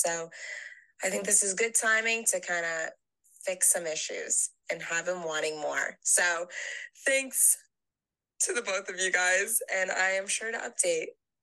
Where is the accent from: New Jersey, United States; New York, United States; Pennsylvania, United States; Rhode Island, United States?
Rhode Island, United States; Now, listen, I'm from Rhode Island. So, the whole state is like 45-minute drive, 50-minute drive.